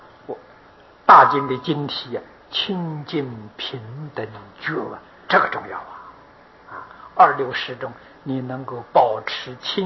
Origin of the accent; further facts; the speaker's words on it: Taiwan; 那么今天在全世界比例当中，我们台湾人知道的是最多。台湾是宝岛啊